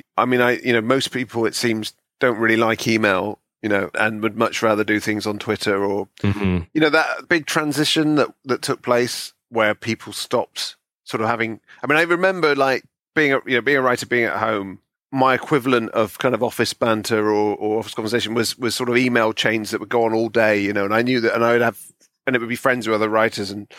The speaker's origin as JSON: {"language": "English", "town": "Bristol", "region": "South West England", "country": "United Kingdom", "tie": "born or raised there", "said": "kind of like my memory of growing up in Bristol."}